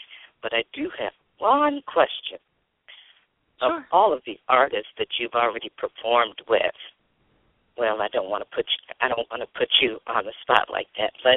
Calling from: Fayetteville, Georgia, United States; I'm calling from Fayetteville, Georgia.

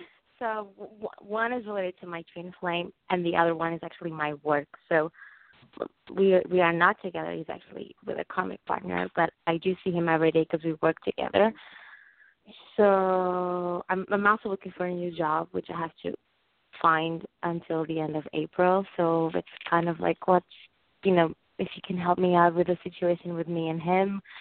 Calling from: New York, United States; I'm calling from New York.

